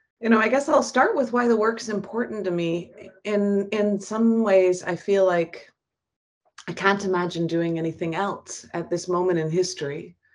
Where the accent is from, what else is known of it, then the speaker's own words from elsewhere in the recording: Canada; as a Canadian activist, as a white middle-class woman